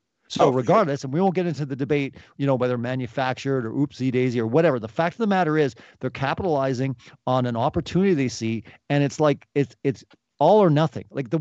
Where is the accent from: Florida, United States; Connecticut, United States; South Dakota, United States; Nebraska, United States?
South Dakota, United States; born there; You know, first of all, I was born in America. I was born in South Dakota. I'm a dual citizen.